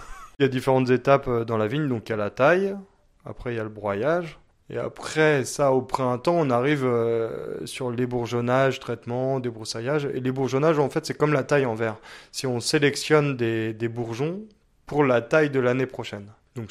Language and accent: French; Angers, Pays de la Loire, France; Moi, je viens d'Angers à la base, j'ai fait un BTS à viticulture œnologie à Saumur et je suis arrivé au Pic Saint-Loup après mon BTS, donc à 22 ans.